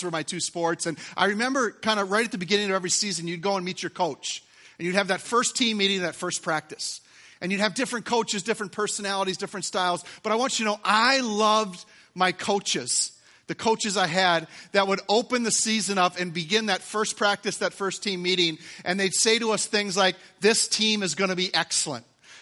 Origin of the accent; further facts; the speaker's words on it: Twin Cities, Minnesota, United States; growing up, I grew up here in the Twin Cities area. And as a young boy, I was into a lot of sports